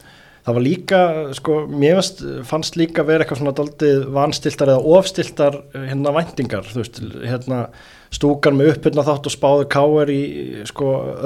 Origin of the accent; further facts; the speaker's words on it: Reykjavík, Capital Region, Iceland; ég er náttúrulega ólst upp bara í Vesturbænum